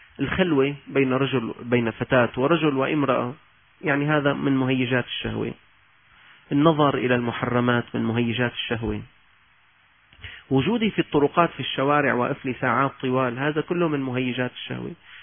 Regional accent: Syria; طالب الجامعة عندنا في سوريا

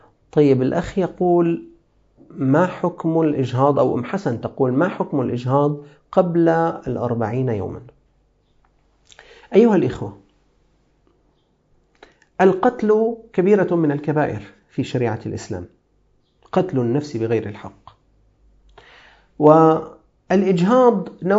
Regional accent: Syria; عندنا في سوريا كان في هذا العام يقدر ب3500 ليرة سورية

